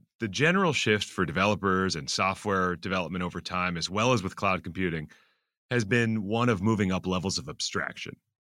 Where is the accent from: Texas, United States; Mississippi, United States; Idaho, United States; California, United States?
California, United States; I grew up in Silicon Valley